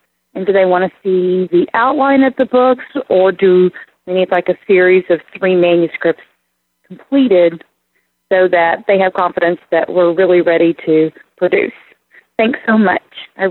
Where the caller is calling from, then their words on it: Dayton, Ohio, United States; I'm calling from Dayton, Ohio.